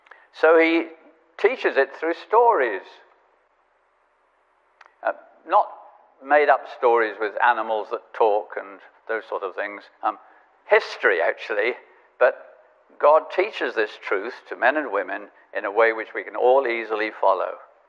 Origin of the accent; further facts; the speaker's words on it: Lahore, Punjab, Pakistan; born there; also born or lived in Asia; I was born in Lahore, which, as you know, is in Pakistan, and had all my early life in Asia.